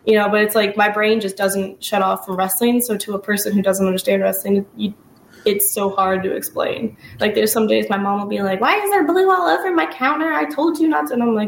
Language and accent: English; Chicago, Illinois, United States; it's worth it to say, like, I'm a Chicagoan, and, like, this pay-per-view is here, and it's, like, it's my favorite pay-per-view just because it's in Chicago